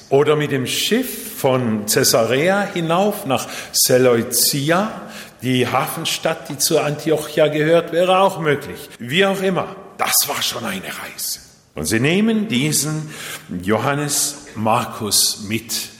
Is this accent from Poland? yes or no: no; Japan; born or raised there